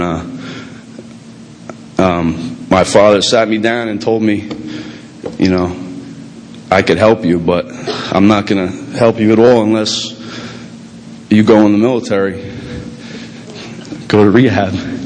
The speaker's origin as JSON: {"language": "English", "region": "New Jersey", "country": "United States", "tie": "born or raised there", "said": "I grew up in New Jersey. I come from a big Irish Catholic family. I got like over 40 cousins on one side."}